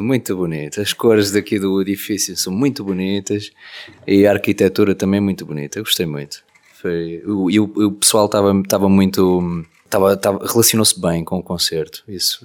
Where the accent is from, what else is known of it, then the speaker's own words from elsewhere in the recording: Espinho, Aveiro, Portugal; born there; Eu nasci em Espinho e tenho muita família aqui também em Ovar e em Esmoriz.